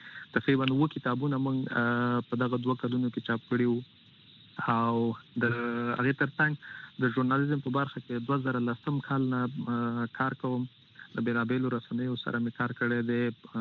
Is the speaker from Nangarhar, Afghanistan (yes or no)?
yes; Nangarhar, Afghanistan; also born or lived in Kabul; موږ د ننګرهار ولایت کې یو